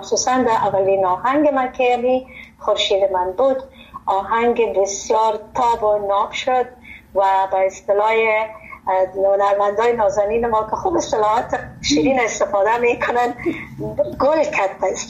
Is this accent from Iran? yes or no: no; Afghanistan; moved away; من بسیار از افغانستان سابقا برامدین هیچ چیزی از مملکت به یادم نیست